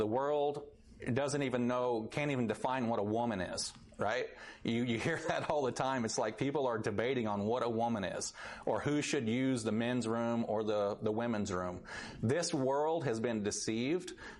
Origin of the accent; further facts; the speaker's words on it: Oklahoma City, Oklahoma, United States; where I grew up around Oklahoma City, between Oklahoma City and Stillwater.